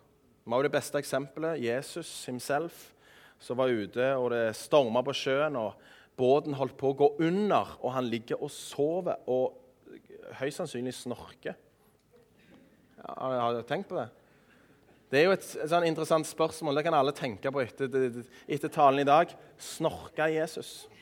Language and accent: Norwegian; Sola, Rogaland, Norway; der jeg kommer fra i Sola kommune